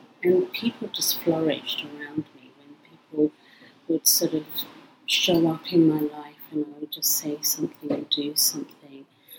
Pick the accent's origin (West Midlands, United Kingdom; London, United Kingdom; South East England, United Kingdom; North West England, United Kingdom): London, United Kingdom; So I'm from London in the UK.